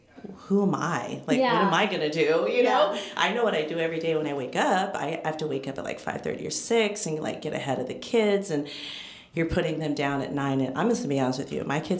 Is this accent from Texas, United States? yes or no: no; Fairfield, California, United States; now in Napa, United States; when I came here to Napa, I'm originally from Fairfield.